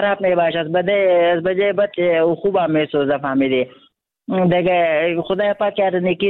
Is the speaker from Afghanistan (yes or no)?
yes; Afghanistan; moved away; ما خودم فرار میکنم از افغانستان